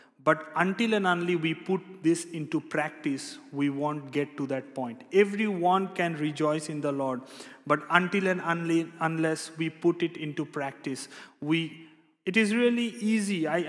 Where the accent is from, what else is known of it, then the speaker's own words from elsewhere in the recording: India; I'm from India and we use a lot of spices in our food.